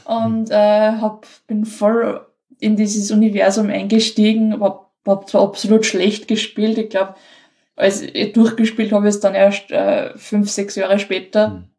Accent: Linz, Upper Austria, Austria; Ich komme aus Linz.

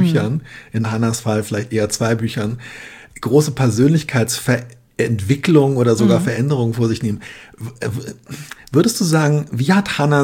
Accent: West Germany, Germany

